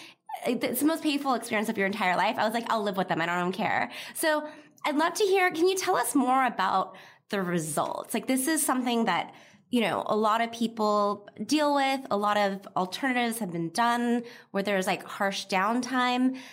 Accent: California, United States; like I grew up in California.

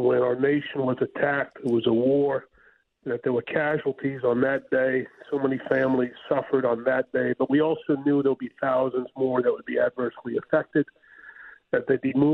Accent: Staten Island, New York, United States; of course, my hometown of Staten Island, throughout Jersey, throughout New York City.

